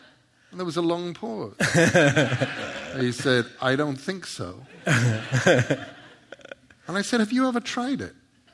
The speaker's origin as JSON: {"language": "English", "region": "England", "country": "United Kingdom", "said": "which I wouldn't have done because I'm English."}